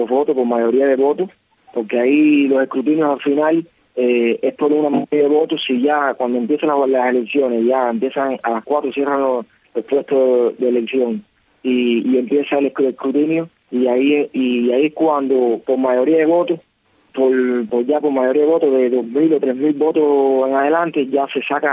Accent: Cuba; como ciudadanos cubanos

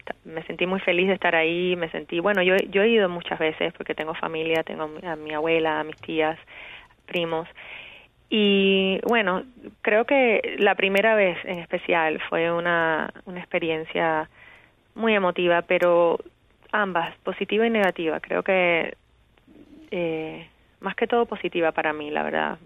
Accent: Cuba; now in United States; yo soy cubana, tengo que escribir en español. Pero la verdad es que siempre he escrito en inglés también, porque fui a la escuela aquí en Americana.

